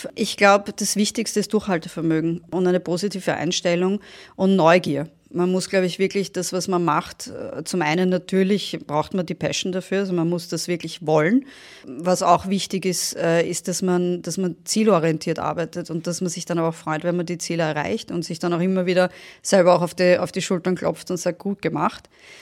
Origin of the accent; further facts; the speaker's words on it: Vienna, Austria; Ich bin ursprünglich aus Wien, habe aber 16 Jahre lang im Ausland gearbeitet und gelebt und bin jetzt seit 2 Jahren wieder zurück in Wien